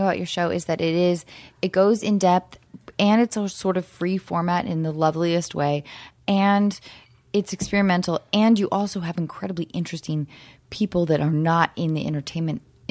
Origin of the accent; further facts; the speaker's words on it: Edmonds, Washington, United States; North of Seattle. Birmingham? Bellingham? No, but close, a place called Edmonds, Washington.